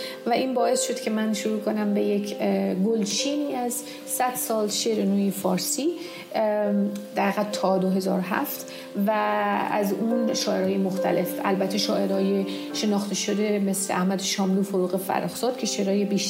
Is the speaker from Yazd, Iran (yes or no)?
no; Isfahan, Iran; دبستان، دبیرستان همه اصفهان. من توی خانواده سنتی فرهنگی بزرگ شدم.